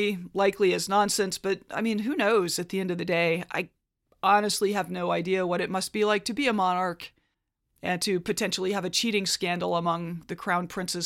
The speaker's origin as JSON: {"language": "English", "country": "United States", "said": "And particularly as an American, I struggle to understand the role of monarchies in the 21st century. I just don't think we in the U.S. have any comparable symbolism"}